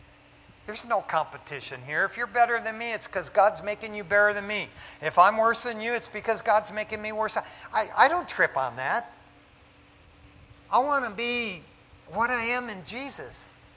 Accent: Detroit, Michigan, United States; If my friends growing up in East Detroit, Michigan, if they knew me now, there's no way. They'd say

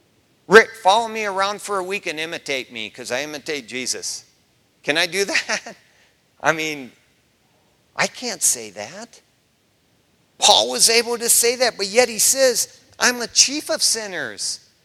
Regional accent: Detroit, Michigan, United States; you sure you don't want me to do a work in Detroit, my hometown, Michigan?

